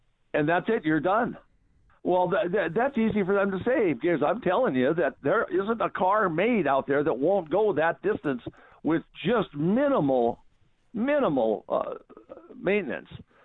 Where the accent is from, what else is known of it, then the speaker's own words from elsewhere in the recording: Seattle, Washington, United States; also born or lived in Tacoma; I was born in Tacoma, and I moved to Seattle with my parents when I was in. And I grew up in West Seattle